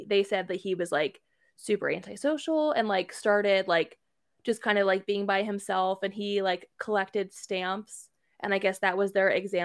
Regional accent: Canton, United States; while they were in Canton visiting family, which is my hometown. So hey, Canton.

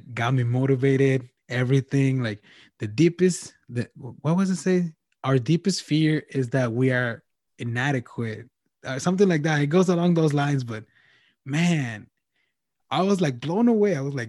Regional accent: Mexico; I mentioned before that I'm from Mexico, and this podcast I make it in English and Spanish because I have listeners over there.

